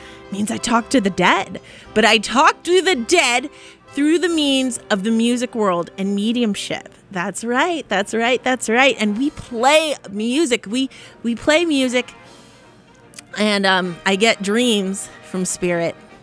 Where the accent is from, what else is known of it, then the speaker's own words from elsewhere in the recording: Boston, Massachusetts, United States; I grew up in Boston going to punk shows here.